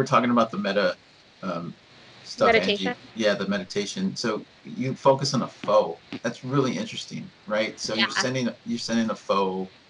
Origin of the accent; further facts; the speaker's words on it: Midwest, United States; Listen, I'm from the Midwest. We're not that nice.